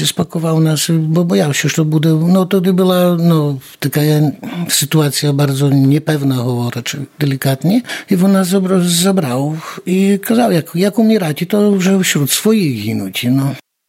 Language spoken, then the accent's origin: Ukrainian; Kaniuky, Podlaskie Voivodeship, Poland; also born or lived in Kenchyn; Я народився в Кенчині, а мой тато родом з Канюк походить. Я мав 4 літа, як ми приїхали туди до Канюка. Мама з Гукович, по такий акцент, як у нас говорять тут в Канюк, з Гукович, то 5 кілометрів через річку.